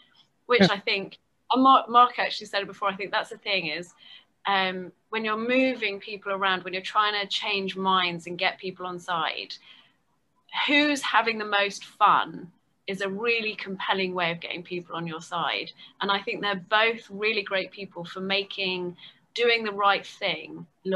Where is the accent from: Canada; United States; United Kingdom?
United Kingdom; England; And, I'm English. I grew up in England.